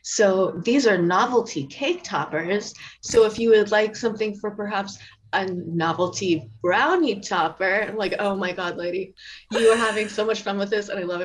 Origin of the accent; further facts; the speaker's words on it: Denton, Texas, United States; I grew up in Denton up north.